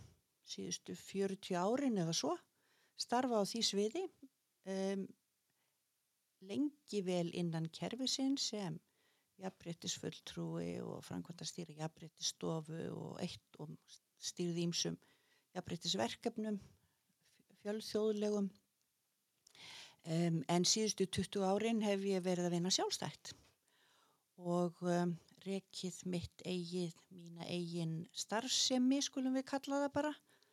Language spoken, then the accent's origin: Icelandic; Akureyri, Northeastern Region, Iceland; also born or lived in England; Og uppalinn að tölvöld miklu leiti hérna á Akureyri, en samt mikið líka í sveitin í Fnjóskadal. Og svo var ég líka sem krakki eitt ár í Englandi, eða tæft ár. Og svo hef ég búið svona hingað og þangað, en lengst af hér.